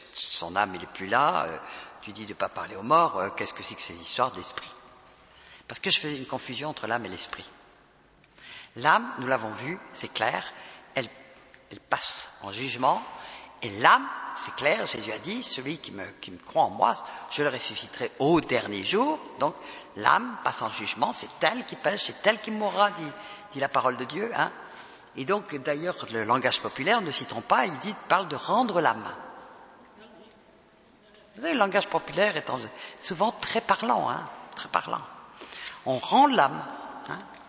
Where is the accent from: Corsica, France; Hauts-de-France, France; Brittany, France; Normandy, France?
Brittany, France; L'esprit breton, moi je suis breton, j'ai besoin d'être libéré de l'esprit breton.